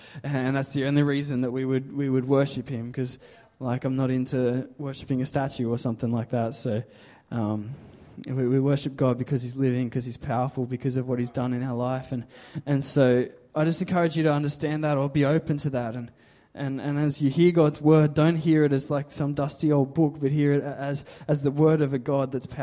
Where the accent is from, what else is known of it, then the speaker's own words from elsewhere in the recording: Australia; I'm defined by being an Australian, by being a 20-something young male, by having gone to uni